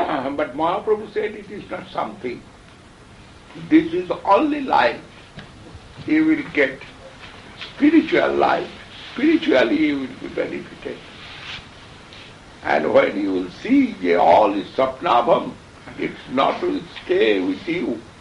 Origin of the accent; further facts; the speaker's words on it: India; We cannot say, when I am coming out from India, that time I cannot think myself can go back to India.